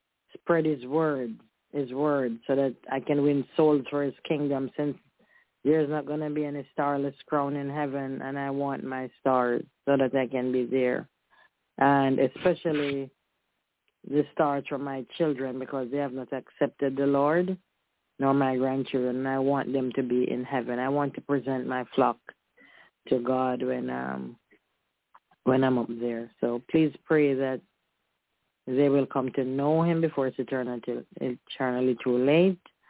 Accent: Jamaica; now in Allentown, United States; I'm from Allentown, Pennsylvania. I'm originally a Jamaican, and I'm a Seventh-day Adventist

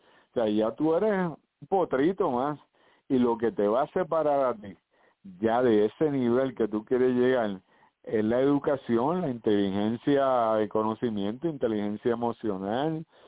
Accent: Ponce, Puerto Rico; Yo soy de Ponce, nacido y criado en Ponce

